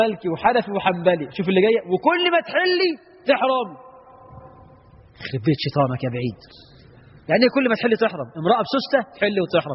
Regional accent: Egypt; لو بعض التجار عندنا في مصر يعمل ذكي يقول لك

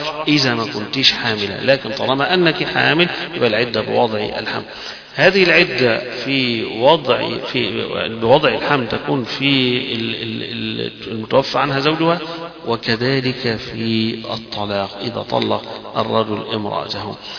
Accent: Egypt; يمكن عندنا في البيئة اللي احنا فيها كمصريين صعب

